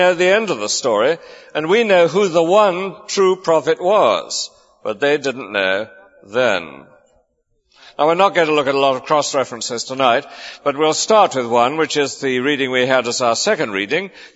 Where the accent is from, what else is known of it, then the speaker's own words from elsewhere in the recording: Lewes, South East England, United Kingdom; When I was a boy growing up in Lewes in Sussex, I belonged to a God-fearing family.